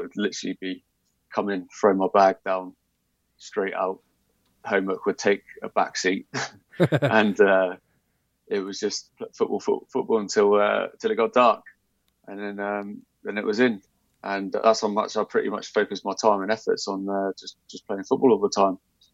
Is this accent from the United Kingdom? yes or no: yes; South of England, United Kingdom; I'm from England, from the south of England.